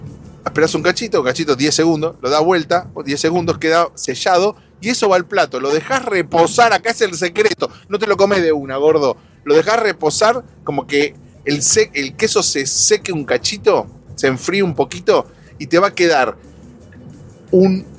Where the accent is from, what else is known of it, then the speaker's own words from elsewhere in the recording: Argentina; moved away; En Argentina, cuando yo me fui de Argentina, no había esto que te voy a contar ahora.